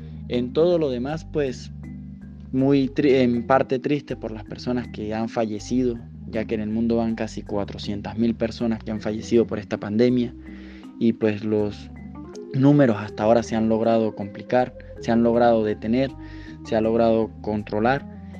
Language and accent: Spanish; Venezuela; now in Andorra; tengo 26 años de edad, soy venezolano, en este momento me encuentro residenciado en Andorra.